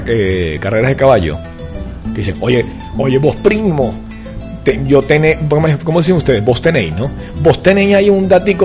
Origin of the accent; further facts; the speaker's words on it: Venezuela; yo soy de la República de Venezuela